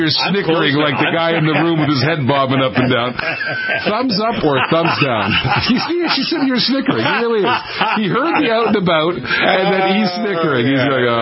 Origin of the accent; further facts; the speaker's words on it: Canada; now in United States; So the reason the difference is, in my opinion, being a Canadian, is that here, because of the old health care programs, people don't pay their bills.